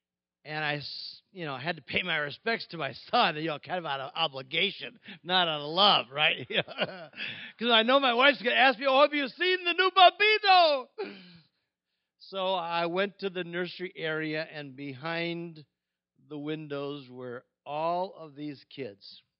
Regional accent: Midwest, United States; And I'm from the Midwest. I think east is over in Pennsylvania someplace.

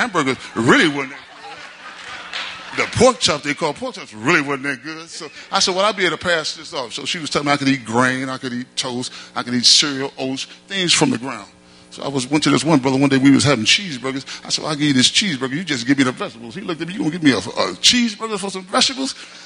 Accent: Milwaukee, Wisconsin, United States; I'm from Milwaukee.

